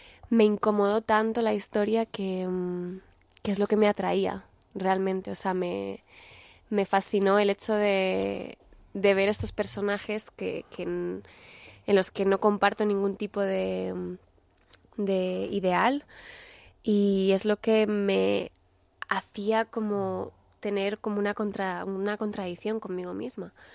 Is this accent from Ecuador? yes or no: no; Spain; yo como española